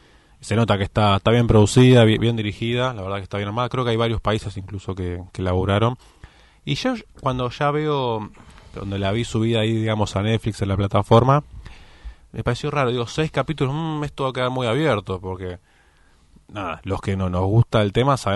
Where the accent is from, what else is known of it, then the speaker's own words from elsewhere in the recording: San Martín, Buenos Aires Province, Argentina; yo soy de San Martín, pero igual veo las imágenes de Florida, Vicente López